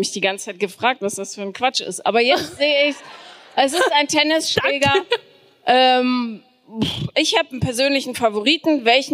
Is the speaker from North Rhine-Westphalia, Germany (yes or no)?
yes; Bonn, North Rhine-Westphalia, Germany; ich bin ja im Kölner Raum, also ich bin in Bonn aufgewachsen.